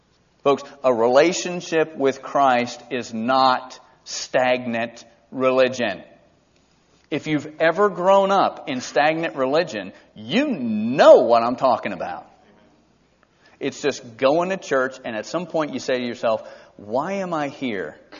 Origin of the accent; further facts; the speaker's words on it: Georgia, United States; I grew up in South Georgia. They used to deliver milk to our house.